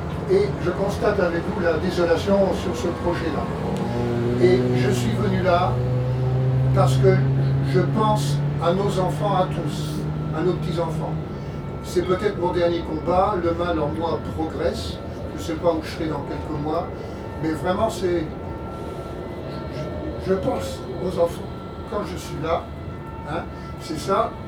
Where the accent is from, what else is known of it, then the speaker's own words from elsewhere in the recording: La Chapelle-sur-Erdre, Pays de la Loire, France; Moi je suis de la Chapelle-sur-Erdre … j'ai 71 ans